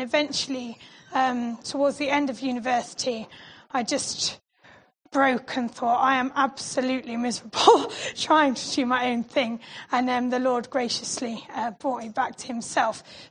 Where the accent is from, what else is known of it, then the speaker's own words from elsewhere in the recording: Evesham, United Kingdom; we moved to Evesham when I was 10. So I grew up in Evesham. I went to Evesham High School.